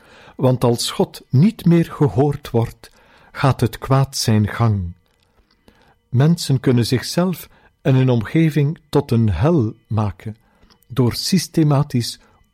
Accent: Flanders, Belgium; dan ga ik heel veel gebaren moeten gebruiken om als Vlaming door dat land te geraken.

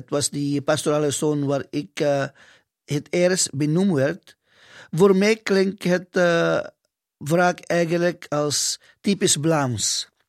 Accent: Philippines; Dutch is a second language; now in Belgium; dus ik kom uit de Filipijnen. En ik moet zeggen, een land waar het katholieke geloof diep geworteld is in de cultuur.

